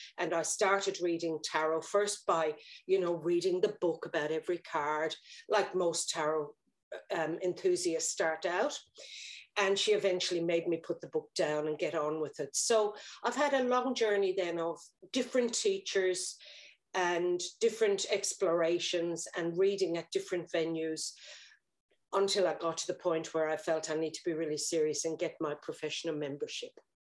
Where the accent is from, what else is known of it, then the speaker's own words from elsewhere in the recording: Clonmel, Munster, Ireland; I'm from Clonmel, which is a town in County Tipperary, Ireland. And it's a, you know, a rural town, about 12,000 people. I grew up there in a strict Irish Catholic family.